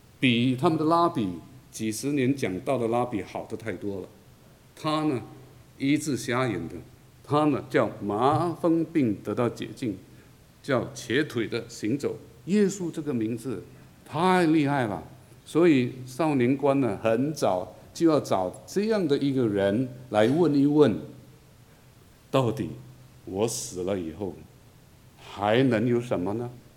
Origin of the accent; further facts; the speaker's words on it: China; 我是中国人的，所以我说我们中国人啊，不是，我们是华人